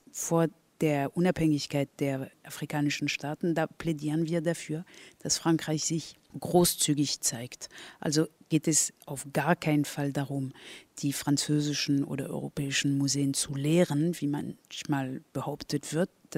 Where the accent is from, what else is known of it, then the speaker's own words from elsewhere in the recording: Berlin, Germany; erst wenn es einem als Berlinerin klar wird, verstehe ich, warum in Dakar so Berlin eine prominente Rolle spielt